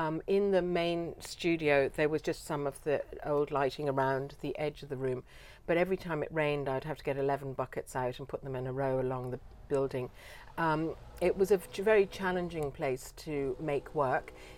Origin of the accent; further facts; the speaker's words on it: Dublin, Leinster, Ireland; moved away as an adult; I came here 32 years ago. I wanted to meet Aboriginal people. I was an artist from Dublin.